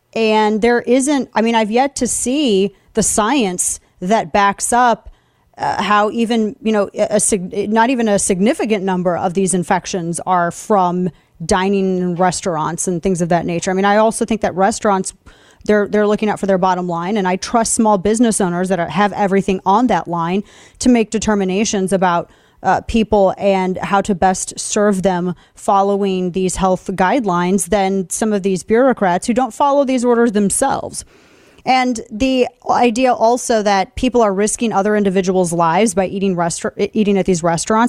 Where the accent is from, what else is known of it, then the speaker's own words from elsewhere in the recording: Missouri, United States; because that's in my home state of Missouri.